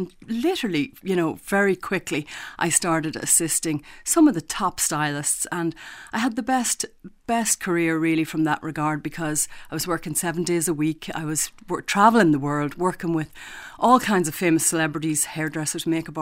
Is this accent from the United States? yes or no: no; Ireland; accent: Irish; of course, everyone always picks up on my Irish accent straight away.